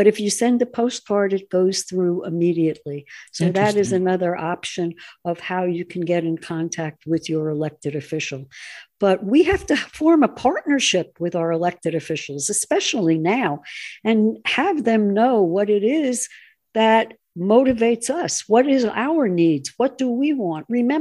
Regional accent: United States; I'm American

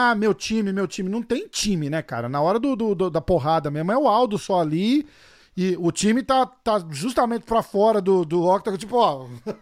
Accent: Brazil; Eu sou brasileiro, porra.

